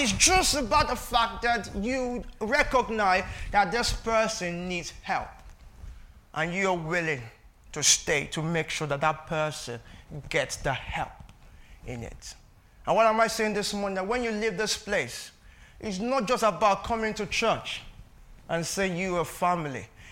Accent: Nigeria; regardless of who you are, I came from Nigeria, I have people from different places here.

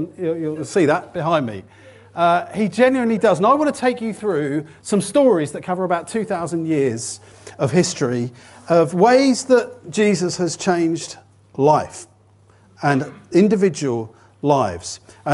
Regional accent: Southampton, South East England, United Kingdom; I am from Southampton.

